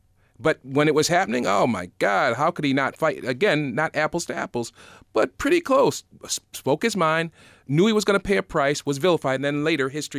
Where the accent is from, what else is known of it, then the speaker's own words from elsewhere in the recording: United States; And I said, because I'm an American, I'm not required to stand.